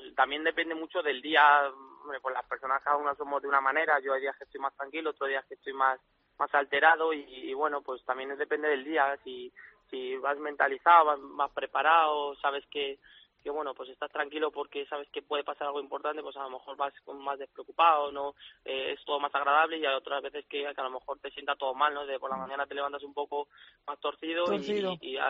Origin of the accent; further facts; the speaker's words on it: Madrid, Community of Madrid, Spain; pues soy de Madrid